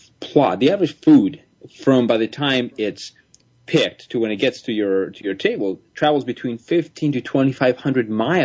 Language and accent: English; Colombia; When we grew up in this country, I'm from Colombia. As I started growing up in this country